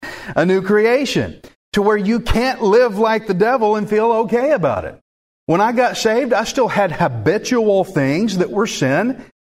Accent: Alvin, Texas, United States; I'm from Alvin, I'm a redneck, so what?

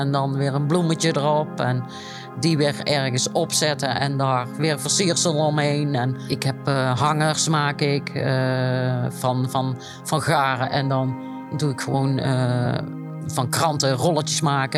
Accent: Oirschot, North Brabant, Netherlands; born there; Ik ben in Oorschot geboren.

